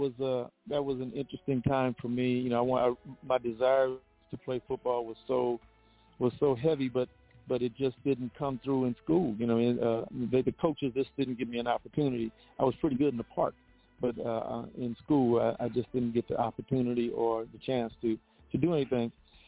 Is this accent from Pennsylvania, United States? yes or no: no; New Orleans, Louisiana, United States; born there; when I was growing up, I was born in New Orleans. So that's a musical city.